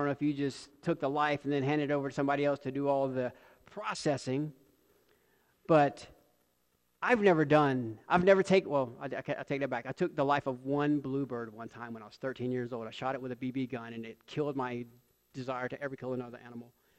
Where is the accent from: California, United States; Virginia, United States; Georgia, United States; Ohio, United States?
Georgia, United States; Columbus; Now, I'm from Columbus, Georgia. I really never saw meat processed. I never saw animals killed. I got my meat from the grocery store, still